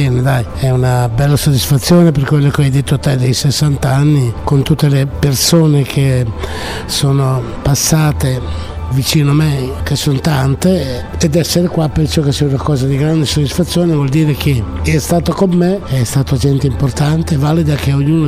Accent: Novellara, Emilia-Romagna, Italy; Sono stati al mio paese una decina di giorni, chiaramente, perché per respirare l'aria di Novellara

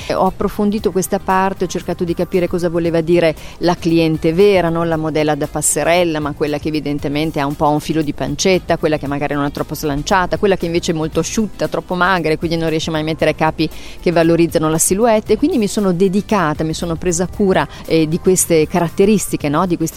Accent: Reggio Emilia, Emilia-Romagna, Italy; sono di Reggio Emilia, vivo a Reggio Emilia, e poi ho avuto un'altra fortuna in cui ho deciso di viaggiare tutto il mondo

